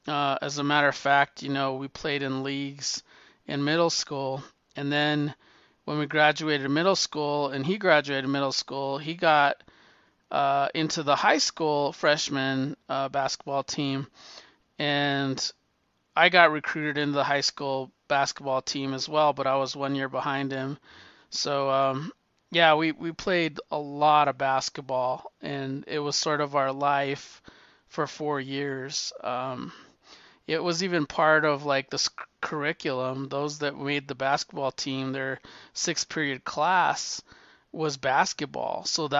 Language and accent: English; New Mexico, United States; me growing up in the South Valley